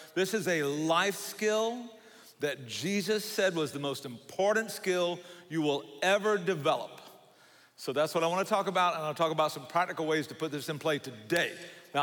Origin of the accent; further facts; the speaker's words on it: Savannah, Georgia, United States; accent: Southern; This is not an impediment. This is a Southern accent, okay? I'm from Savannah, Georgia, which is as far south as you can go.